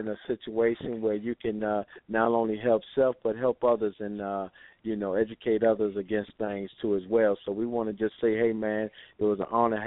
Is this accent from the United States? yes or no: no; Ireland; No, we're Irish.